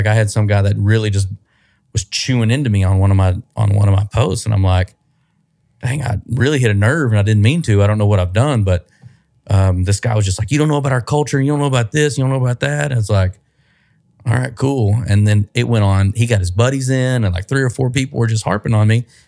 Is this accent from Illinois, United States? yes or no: no; Greenville, Texas, United States; I'm nobody from nowhere. You know, at the end of the day, like I'm 5 generations from Greenville, Texas, you know?